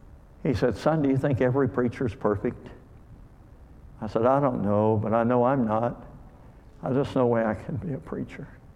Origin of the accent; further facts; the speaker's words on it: LaGrange, Kentucky, United States; I was from LaGrange.